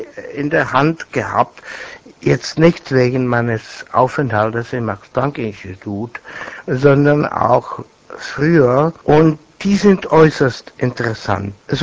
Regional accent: Czechia; German is a second language; wie man bei uns in Tschechien sagt, ich habe Freisemester

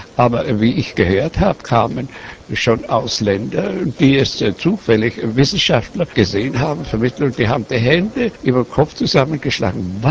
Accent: Prague, Czechia; Prag ist meine Heimat. Ich bin hier groß geworden. Ich habe hier viel erlebt. Ich kenne jedes Haus, jede Gasse, jeden Garten, jeden alten Baum.

